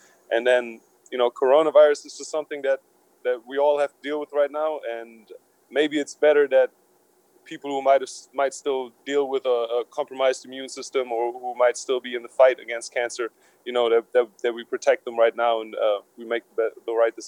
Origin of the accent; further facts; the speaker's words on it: Germany; when I was growing up in Germany